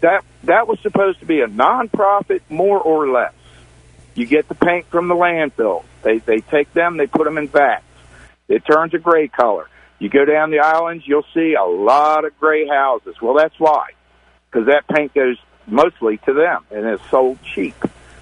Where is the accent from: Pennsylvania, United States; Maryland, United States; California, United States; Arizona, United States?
Maryland, United States; Annapolis; I grew up in Annapolis. I'm 65.